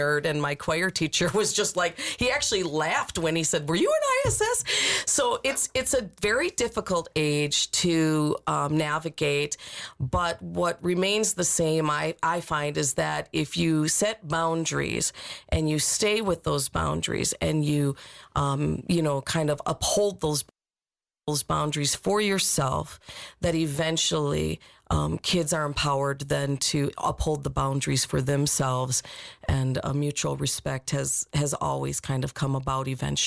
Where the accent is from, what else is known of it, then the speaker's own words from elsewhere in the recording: Kenosha, Wisconsin, United States; born there; I was born in Kenosha, if that tells you.